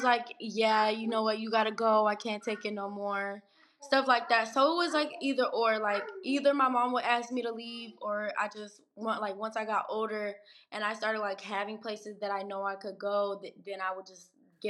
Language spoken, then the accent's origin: English; Georgia, United States; I'm 18. I'm from Georgia, and I'm a youth homelessness advocate.